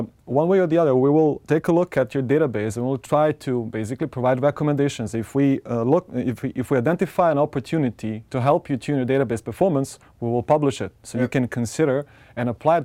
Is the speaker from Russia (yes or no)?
no; Serbia; English is a second language; I'm from Serbia.